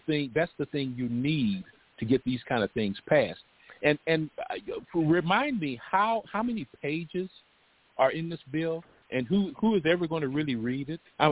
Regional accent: Dallas, Texas, United States; born there; now in San Antonio, United States; Actually, down in San Antonio. I was born in Dallas.

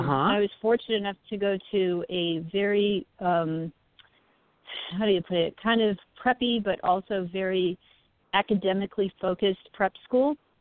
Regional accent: New York, United States; Well, let's see. I was born and raised

